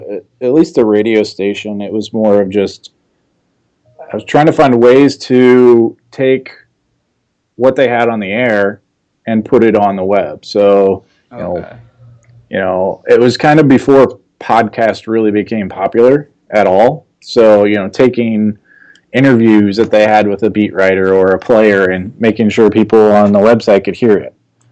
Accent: Ohio, United States; now in Portland, United States; I'm originally from Ohio. I grew up in a small town, always played sports my whole life

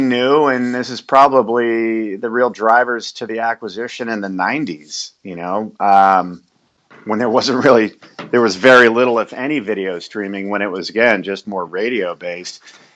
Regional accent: California, United States; Growing up in the Bay Area, I'm a big SF Giants baseball fan, a 49er fan.

